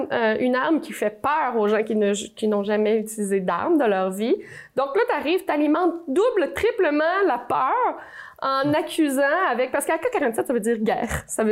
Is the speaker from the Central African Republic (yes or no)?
no; Canada; Parce qu'on est des Canadiens, on en a.